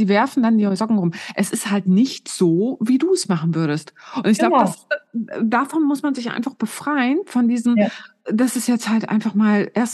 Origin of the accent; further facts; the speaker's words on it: East Germany, Germany; ich bin im Osten aufgewachsen und wir hatten ja kein Playmobil, kein Lego, kein gar nichts.